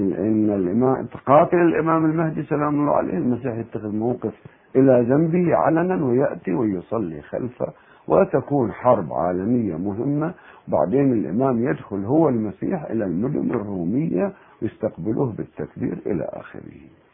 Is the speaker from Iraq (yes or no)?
yes; Iraq